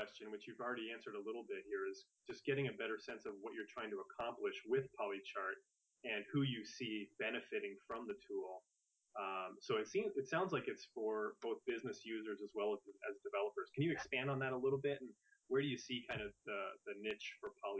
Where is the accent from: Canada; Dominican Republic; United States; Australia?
Canada; Toronto, Ontario; I'm from Toronto as well. So it's nice to talk to someone from where I'm originally from.